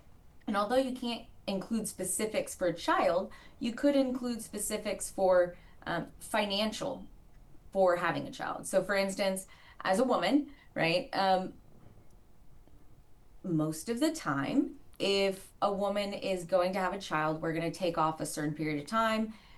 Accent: Oklahoma, United States; For instance, I'm from Oklahoma, and when I lived in Oklahoma and studied in Oklahoma, they weren't allowed in Oklahoma.

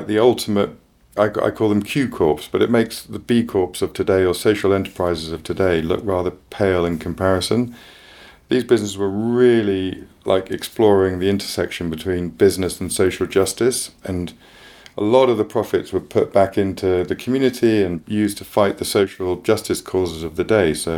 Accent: Glastonbury, South West England, United Kingdom; I come from Somerset and I grew up in the eastern gate of Avalon, literally Glastonbury and those beautiful marshes out the back of Glastonbury. But I now live on the southern gate of Avalon.

